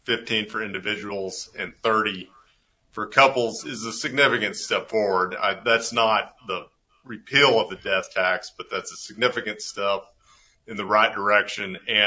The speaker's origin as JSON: {"language": "English", "town": "Comanche", "region": "Texas", "country": "United States", "tie": "born or raised there", "said": "Sure, I grew up in Comanche, Texas, part of a ranching family there, Dudley Brothers Ranch."}